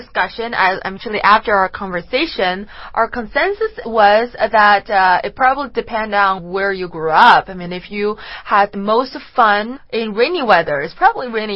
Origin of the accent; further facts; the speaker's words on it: Beijing, China; Me, because I grew up in Beijing, so I would prefer sunny weathers because that's what happens to me every day when I was little.